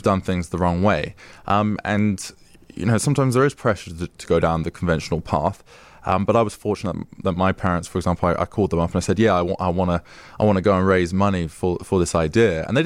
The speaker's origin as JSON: {"language": "English", "town": "Southend-on-Sea", "region": "East of England", "country": "United Kingdom", "tie": "born or raised there", "said": "Yeah, so I grew up a place called Southend-on-Sea, which probably isn't that well known."}